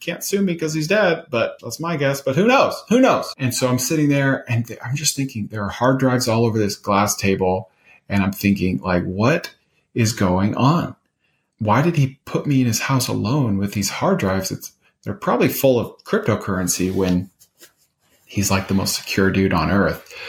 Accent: the South, United States; I grew up in the South, so it looked like any other Southern neighborhood.

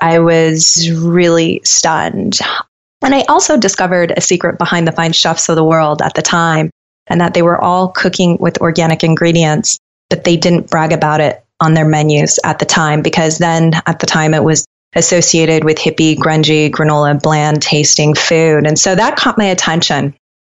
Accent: Colorado, United States; I grew up in Colorado and I was surrounded by nature, but I was never into the organic thing.

